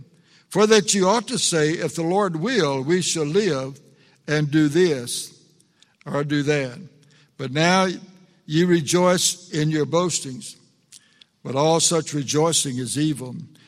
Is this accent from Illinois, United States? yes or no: no; Luling, Texas, United States; I remember reading a sign when I was a young person in my hometown of Luling, Texas